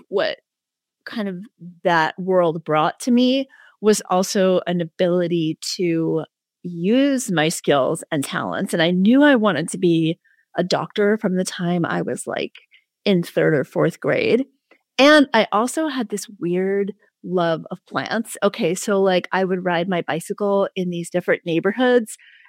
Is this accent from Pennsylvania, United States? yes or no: no; New York City, New York, United States; I was born in New York City in 1966. Y'all can do the math. And I grew up in a housing project with a single mom.